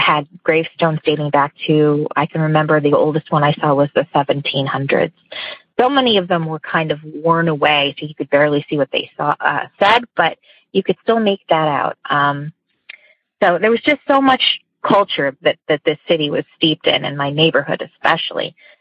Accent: Scranton, Pennsylvania, United States; Hi, I am from Pennsylvania … And I grew up in a house that was over 100 years old, probably closer to 150, that has a really bizarre kind of history

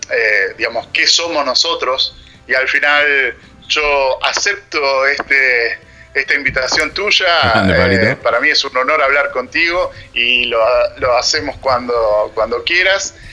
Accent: Argentina; also born or lived in Italy

